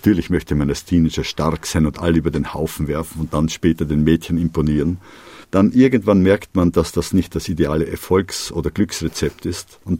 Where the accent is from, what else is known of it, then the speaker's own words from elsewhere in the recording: Austria; denen gegenüber ich als Österreicher eine sehr hohe Affinität hatte